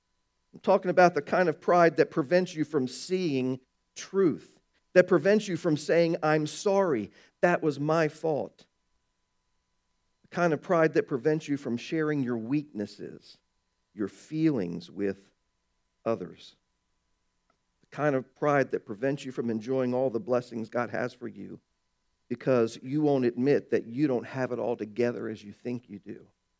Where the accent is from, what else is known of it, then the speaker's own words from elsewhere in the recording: Baltimore, Maryland, United States; I grew up in Baltimore. We laugh at that stuff.